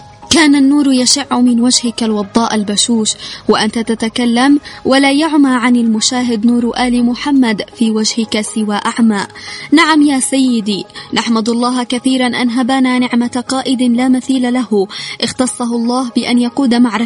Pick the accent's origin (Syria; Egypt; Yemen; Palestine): Yemen; نقول له من اليمن